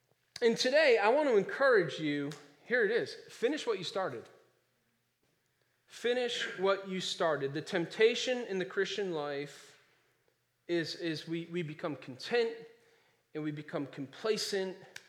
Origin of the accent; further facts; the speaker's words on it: Ireland; I'm an Irishman, you know, we fight.